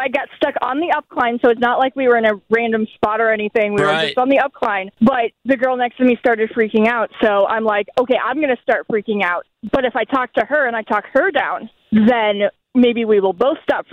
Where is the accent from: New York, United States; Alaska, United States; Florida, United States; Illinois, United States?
Illinois, United States; St. Charles; And I'm like, no, we are from St. Charles, Illinois.